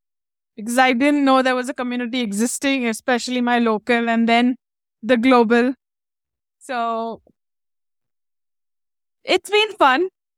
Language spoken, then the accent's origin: English; Mumbai, Maharashtra, India; I'm from Mumbai, India.